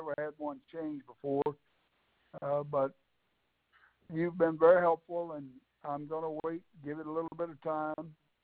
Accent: Louisiana, United States; born there; I was born in Louisiana, and we stopped in Louisiana

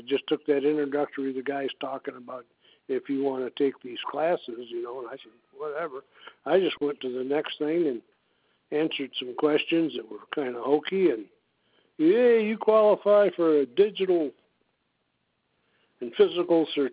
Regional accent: Mulberry, Arkansas, United States; I'm from Mulberry, Arkansas.

